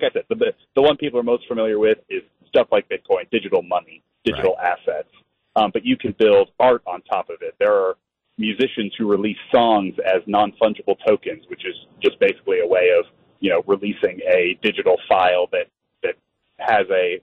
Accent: California, United States; I'm doing fantastic, apart from the fact that I'm actually from the Bay Area originally.

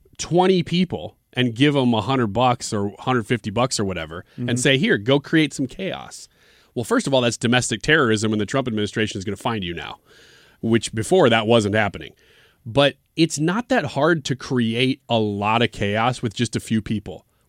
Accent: Illinois, United States; Mizzou's definitely one of those. I mean, I'm from Illinois.

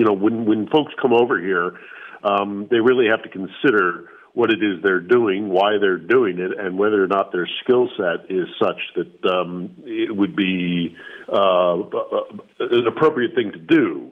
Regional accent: United States; now in Ukraine; being that I am an American in Ukraine.

